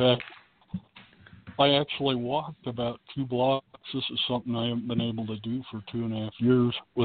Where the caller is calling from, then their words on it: Denver, Colorado, United States; in Denver.